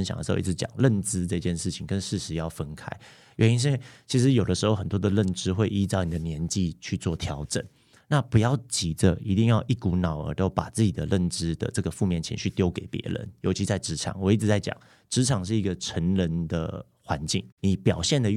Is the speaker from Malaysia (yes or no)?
yes; Malaysia; now in Taiwan; 因为我是一个外国人，其实我是马来西亚籍，所以我本来大致上也预期自己不会来台湾工作